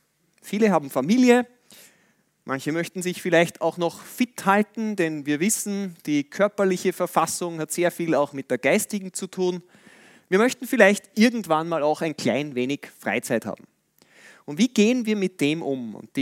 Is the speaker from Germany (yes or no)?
no; Linz, Upper Austria, Austria; Wir machen einen in meiner Heimatstadt in Linz alle 2 Wochen.